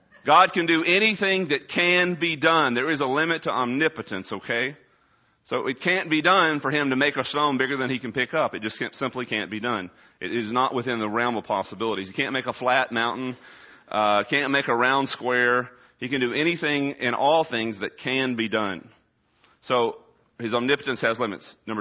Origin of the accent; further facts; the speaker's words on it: Texas, United States; even though I am from Texas.